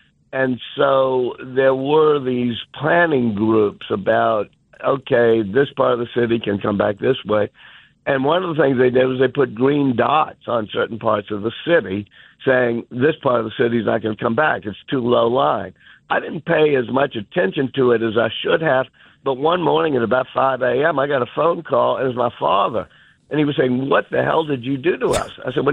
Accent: New Orleans, Louisiana, United States; Michael Lewis, who I grew up with here in New Orleans, taught me this

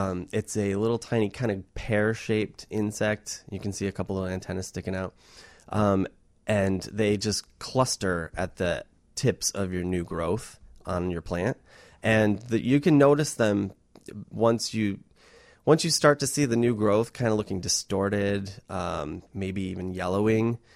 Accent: Michigan, United States; I'm from Michigan, and all over Michigan, people plant rows of spruce trees

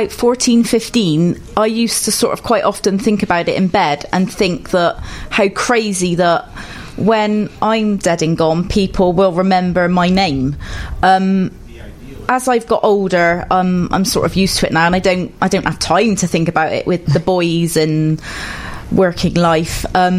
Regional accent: Oldham, North West England, United Kingdom; born there; also born or lived in Bristol; because I was born up in Oldham

